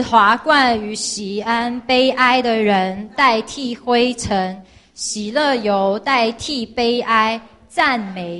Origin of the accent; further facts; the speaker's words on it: China; 不是像我们中国人那种每一年啊什么是狗年